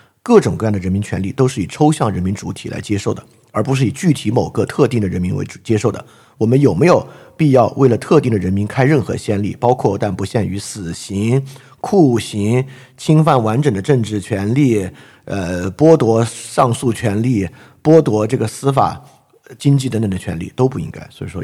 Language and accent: Chinese; China; 就是这个就是为什么作为中国人很难想象这点啊